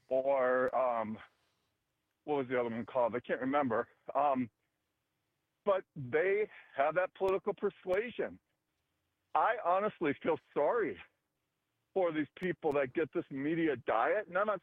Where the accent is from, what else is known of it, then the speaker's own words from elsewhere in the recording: Midwest, United States; I mean, I grew up in the Midwest. I've been in California now for 25 years.